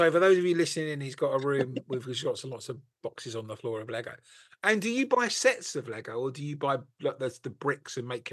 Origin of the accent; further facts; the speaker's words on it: England, United Kingdom; Because we're not trusted anymore being horrible English people and stuff.